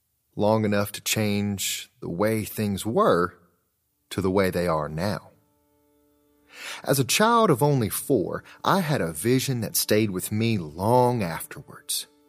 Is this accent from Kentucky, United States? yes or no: yes; Pikeville, Kentucky, United States; Still, that moment, and I can't say why, gave me a sense of purpose, that I had a mission to help my hometown. Now, I didn't know what I should do or how, but throughout my childhood, I watched, I listened, and I learned.